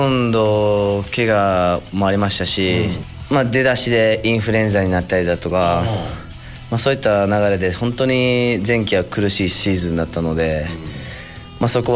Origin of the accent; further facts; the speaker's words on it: Osaka, Japan; まあ、大阪から来たので